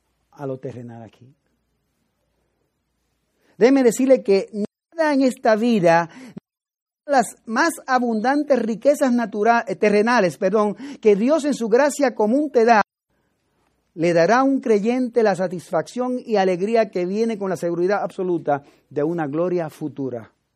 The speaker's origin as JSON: {"language": "Spanish", "country": "Puerto Rico", "lives_now": "United States", "said": "Aún yo siendo puertorriqueño y ciudadano estadounidense, me siento extranjero en este país, porque no es mi país, Puerto Rico."}